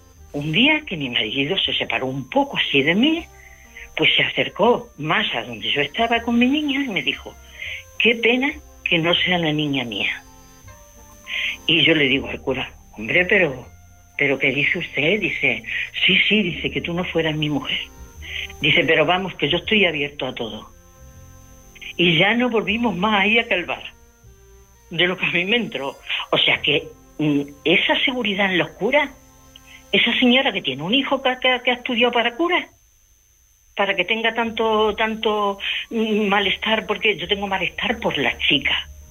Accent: Extremadura, Spain; now in Catalonia, Spain; Que viviera aquella Extremadura, que viviera en aquella Extremadura tan bonita y tan maja, que es mi tierra.

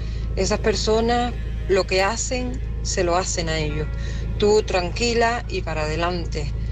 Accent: Tenerife, Canary Islands, Spain; de Tenerife.

